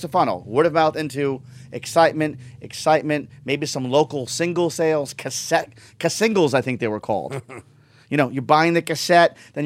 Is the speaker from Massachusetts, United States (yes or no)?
yes; Boston, Massachusetts, United States; Now, I got lucky because I was from Boston, working in Boston